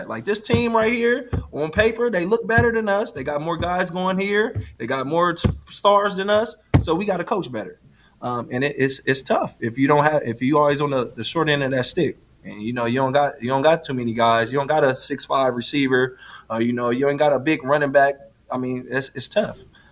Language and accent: English; Wisconsin, United States; And I mean, when I was being recruited from Wisconsin, Fickell was at Ohio State, and he used to always come in and to our high school and recruit